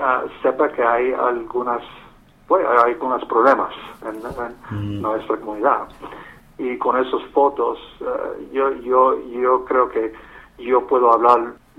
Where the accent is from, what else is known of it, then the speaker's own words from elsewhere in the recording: Brooklyn, New York, United States; now in Hudson Valley, United States; Ah, pues yo empecé en Brooklyn. Yo nací en Brooklyn y yo fui a escuela, a colegio